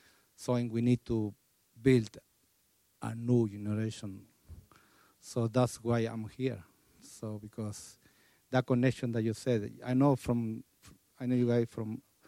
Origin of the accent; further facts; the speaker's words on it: Peru; English is a second language; now in New Jersey, United States; I live in New Jersey, and I'm from Peru.